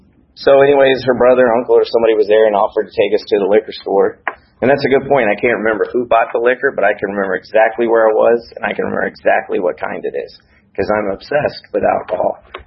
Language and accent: English; Marietta, Georgia, United States; I am from East Cobb, over in North Marietta, East Marietta area. I was born and raised.